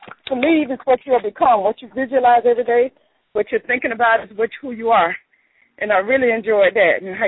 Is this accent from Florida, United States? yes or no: yes; Fort Lauderdale, Florida, United States; I'm from Fort Lauderdale, Florida.